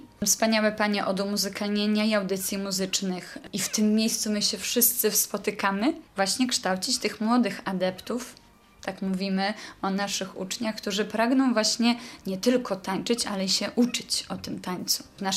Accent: Radom, Masovian Voivodeship, Poland; Mama mnie zapisała do zespołu przy Młodzieżowym Domu Kultury w Radomiu, bo ja pochodzę z Radomia.

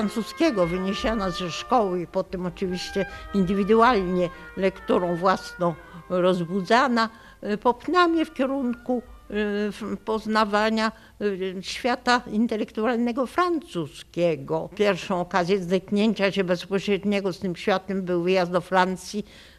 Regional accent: Vilnius, Vilnius County, Lithuania; Wychowałam się w Wilnie, gdzie przecież było tylu młodych i autentycznych poetów.

